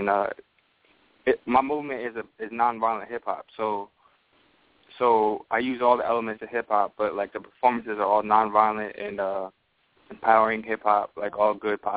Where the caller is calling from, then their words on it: Phoenix, Arizona, United States; I'm calling from Phoenix, Arizona.